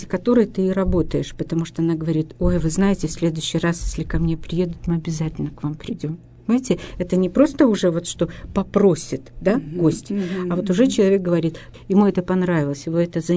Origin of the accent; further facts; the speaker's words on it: Yekaterinburg, Sverdlovsk Oblast, Russia; Это моя гостья из Москвы, а я из Екатеринбурга.